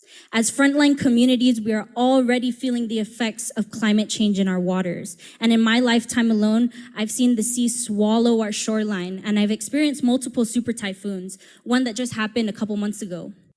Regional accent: Northern Mariana Islands; I'm from the Mariana Islands, the ancestral homelands of the indigenous Chumoa peoples. And my home is pretty far away

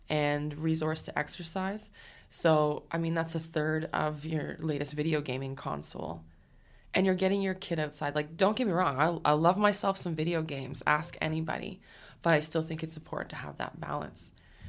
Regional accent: Oshawa, Ontario, Canada; My background, I grew up in Oshawa, Ontario, which is a hardcore GM town. And a little bit rough. People know it as the Schwa.

